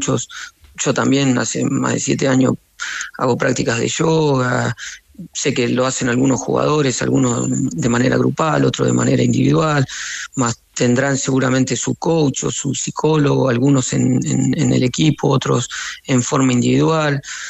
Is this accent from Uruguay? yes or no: no; Entre Ríos, Argentina; Si bien yo soy de Entre Ríos y vivo a 15 minutos cruzando el puente de Salto